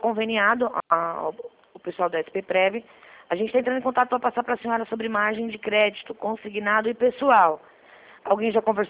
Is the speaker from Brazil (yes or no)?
yes; São Paulo, Brazil; Eu sou aqui de São Paulo.